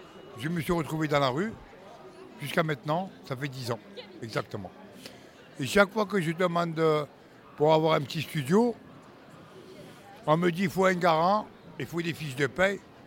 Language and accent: French; Marseille, Provence-Alpes-Côte d'Azur, France; born there; je suis né ici, à Marseille.